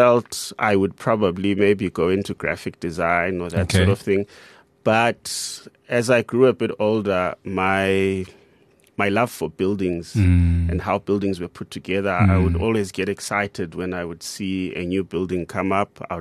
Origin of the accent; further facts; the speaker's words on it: Bulawayo, Zimbabwe; Yeah, so I grew up in Bulawayo in Zimbabwe.